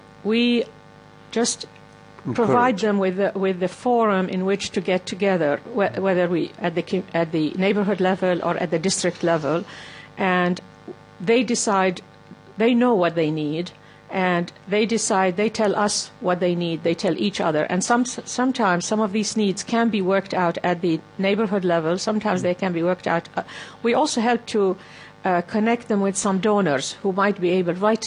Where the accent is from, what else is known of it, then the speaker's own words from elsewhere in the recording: Mosul, Nineveh, Iraq; also born or lived in Baghdad; We are from Mosul, from the north, but my father moved to Baghdad, moved the family. He was a lawyer. And up until 1991, they lived in Baghdad.